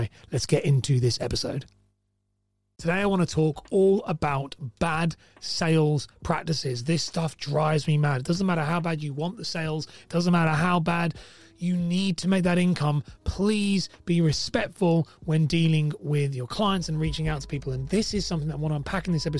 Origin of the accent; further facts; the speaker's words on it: England, United Kingdom; And let's do a pound sign because we are English.